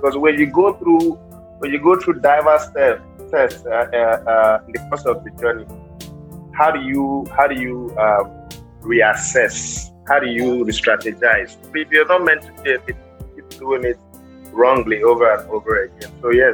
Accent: Delta, Nigeria; I'm from Delta State.

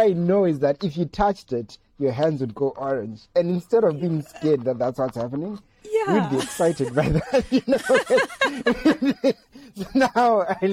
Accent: Gweru, Midlands, Zimbabwe; because I grew up in Gweru.

